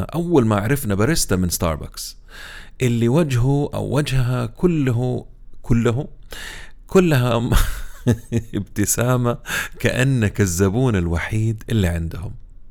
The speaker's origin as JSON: {"language": "Arabic", "country": "Saudi Arabia", "said": "أسباب تدني وإفلاس واختفاء مشاريع القهوة المختصة عندنا في السعودية"}